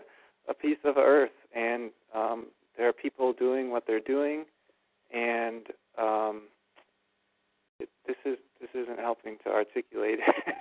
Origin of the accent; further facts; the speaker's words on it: Evanston, Illinois, United States; Africa is just like my hometown, Evanston, Illinois, and the people are Africans are just like Americans.